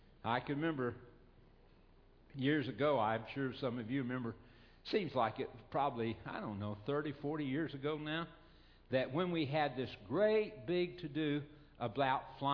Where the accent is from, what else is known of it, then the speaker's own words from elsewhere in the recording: Oklahoma, United States; As I told you, I grew up in Oklahoma.